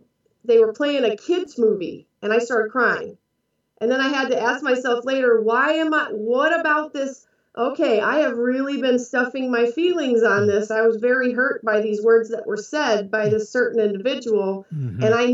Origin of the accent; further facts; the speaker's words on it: Wisconsin, United States; Now, I'm from Wisconsin. I grew up with that whole Minnesota nice.